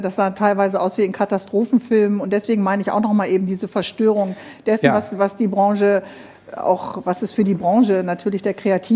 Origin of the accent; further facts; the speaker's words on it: West Germany, Germany; wir sind ja beide im Westen groß geworden